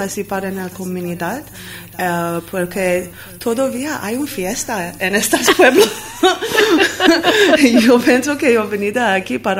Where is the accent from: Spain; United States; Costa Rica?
United States; Los Angeles, California; Spanish is a second language; Yo soy de Los Ángeles también, de California